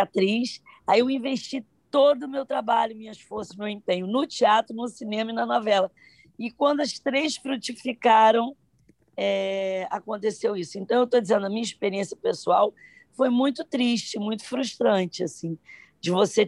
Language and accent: Portuguese; Rio de Janeiro, Brazil; Eu sou carioca, e o jeito de andar, o corpo, né?